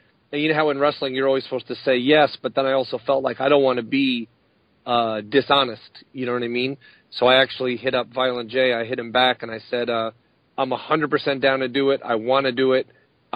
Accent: Queens, New York, United States; I grew up in Queens, New York, and you know, New York City to me was always like the hotbed of wrestling.

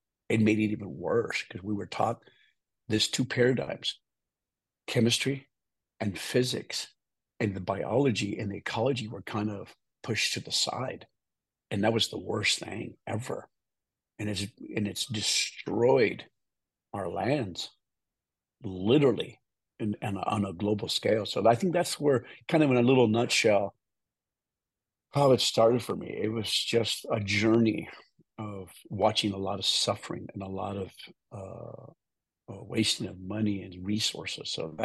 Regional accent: New Mexico, United States; I grew up in New Mexico, and I grew up in town, like Gabe Brown.

